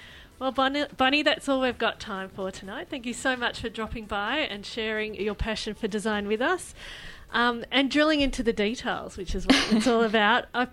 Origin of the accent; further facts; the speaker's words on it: Werribee, Victoria, Australia; Yay to all us Western Suburbs mm-hmm. girls. I'm a Werribee girl.